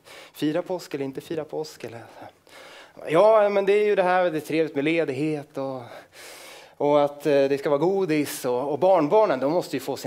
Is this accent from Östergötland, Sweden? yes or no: no; Västerås, Västmanland County, Sweden; i början av den här veckan så var jag faktiskt i Västerås där jag kommer ifrån